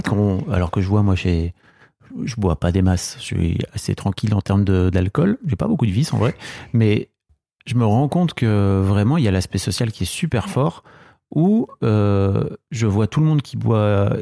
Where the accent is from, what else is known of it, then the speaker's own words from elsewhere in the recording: Hauts-de-France, France; nous on vient du Nord, donc on a le droit.